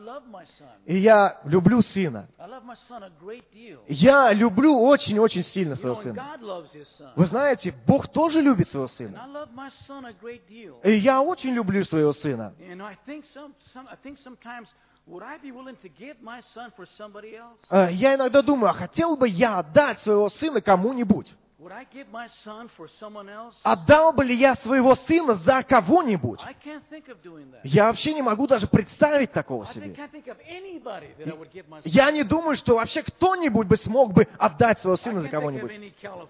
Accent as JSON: {"language": "Russian", "region": "California", "country": "United States", "tie": "born or raised there", "said": "я родился и вырос в городе, в Калифорнии. Это пустыня. Это глубоко-глубоко в пустыне. Там песок, кактусы, скорпионы"}